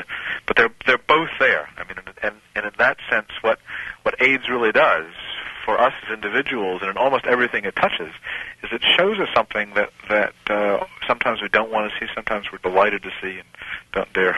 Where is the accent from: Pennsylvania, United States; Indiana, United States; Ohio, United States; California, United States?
California, United States; in some states like my home state of California, they did pretty well